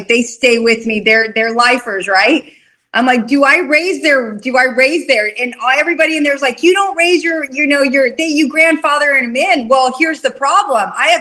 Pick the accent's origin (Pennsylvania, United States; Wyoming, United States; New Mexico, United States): Wyoming, United States; now in California, United States; And when I moved to California, I'm originally from Wyoming.